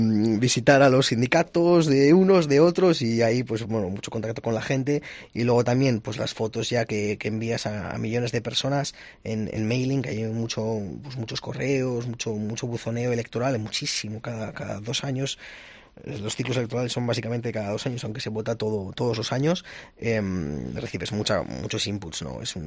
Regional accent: Aragon, Spain; accent: Aragonese; porque a veces mi acento de Aragón igual no lo entienden tanto, ¿sabes?

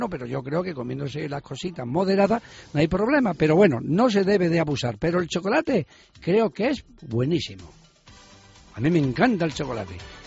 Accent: Spain; El cachino de siesta que me he hecho como buen español me lo van a estropear esta tarde

